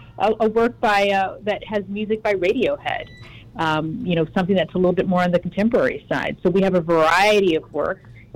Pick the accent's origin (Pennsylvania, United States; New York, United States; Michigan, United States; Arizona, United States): Michigan, United States; Saginaw; but I'm also a Detroiter. I grew up in the area. I was raised in Saginaw, Michigan, went to high school at Interlochen and Marion High School in the area, and my family relocated down to the Detroit area